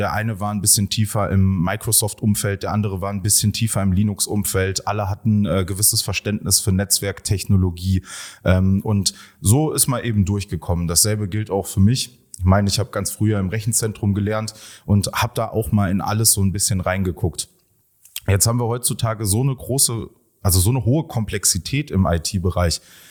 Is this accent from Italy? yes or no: no; Rhineland, Germany; Ich komme aus dem Rheinland